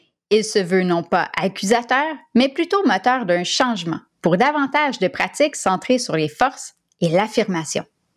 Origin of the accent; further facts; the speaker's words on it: Quebec, Canada; Je suis née et j'ai grandi au Québec, au Canada, où je vis d'ailleurs toujours.